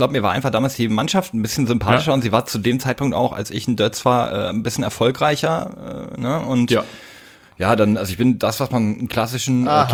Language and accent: German; North Rhine-Westphalia, Germany; Ich bin im Münsterland aufgewachsen